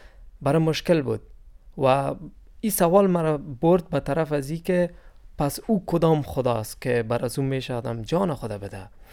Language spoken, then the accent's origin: Persian; Afghanistan; من از افغانستان هستم.